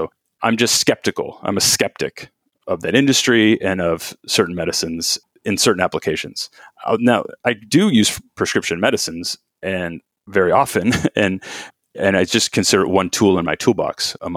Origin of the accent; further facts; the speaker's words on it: Sacramento, California, United States; I was lucky enough to find an open second year slot in family medicine in my hometown of Sacramento.